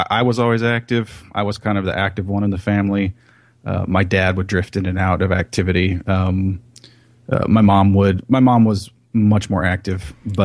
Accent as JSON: {"language": "English", "region": "California", "country": "United States", "said": "I didn't like Provo at all either. I was from California. My wife is too, so we jetted back to LA as soon as we finished."}